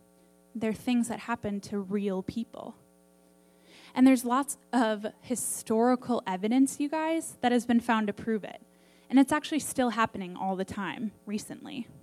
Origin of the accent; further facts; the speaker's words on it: Minnesota, United States; Well, I grew up in Minnesota.